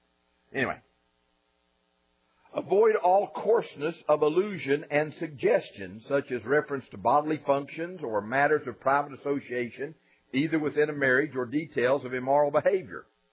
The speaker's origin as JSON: {"language": "English", "region": "Georgia", "country": "United States", "said": "you came all the way across the Atlantic to hear a soft Scottish brogue, and you wound up hearing a North Georgia preacher."}